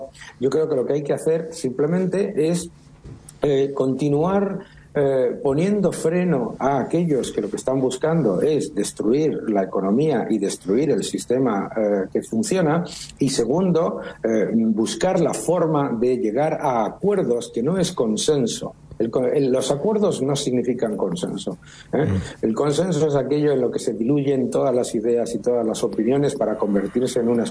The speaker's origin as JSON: {"language": "Spanish", "country": "Spain", "said": "Yo vengo de España, donde el sistema de pensiones está quebrado."}